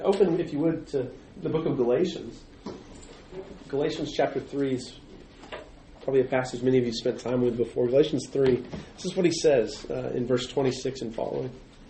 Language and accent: English; Texas, United States; I'm a Charger from the past. I'm a Texan.